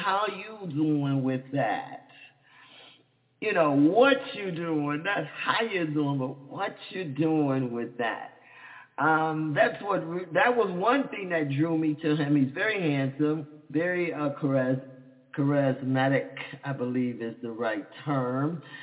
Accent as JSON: {"language": "English", "town": "Dallas", "region": "Texas", "country": "United States", "tie": "born or raised there", "said": "Even though we had easy bake ovens and things of that nature as growing up in Dallas, we still learned how to be ballers, shot callers."}